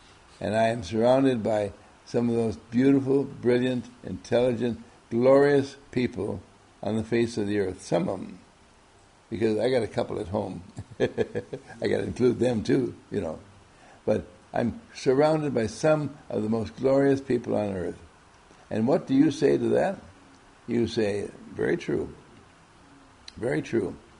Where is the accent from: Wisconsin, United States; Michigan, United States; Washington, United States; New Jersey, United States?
Wisconsin, United States; now in Owerri, Nigeria; I had my fun as a child, growing up in Wisconsin, growing up with my family in the towns that we were in, and it was glorious.